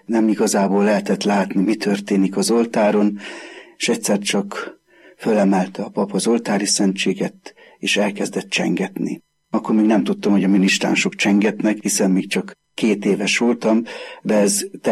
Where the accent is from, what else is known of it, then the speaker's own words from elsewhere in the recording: Kartal, Pest, Hungary; born there; A szülőfalunk Karttal.